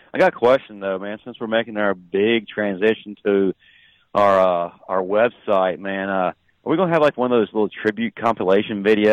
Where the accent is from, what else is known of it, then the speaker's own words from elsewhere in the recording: the South, United States; I was raised in the South where everybody hugged everybody.